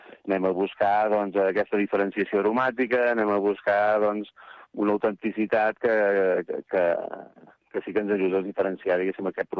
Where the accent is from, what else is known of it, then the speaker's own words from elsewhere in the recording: Figuerola del Camp, Catalonia, Spain; Som de Figuerola del Camp, de la comarca de del Camp. Sí, sí, província de Tarragona. Som un poblet petit on tenim ubicat el molí d'oli.